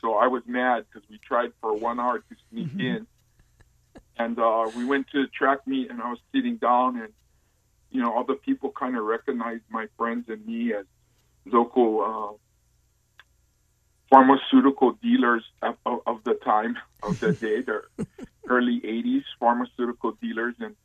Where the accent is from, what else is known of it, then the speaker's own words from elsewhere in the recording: Kaneohe, Hawaii, United States; I don't think someone growing up in Kaneohe is that talented. So I understand what God said when he used unschooled ordinary men, because that's who I was from Kaneohe.